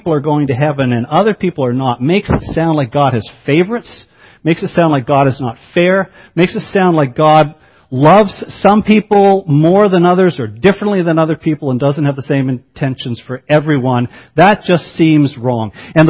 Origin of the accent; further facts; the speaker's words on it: Brockville, Ontario, Canada; I grew up in Brockville, Ontario, attending First Presbyterian Church, an old, old church.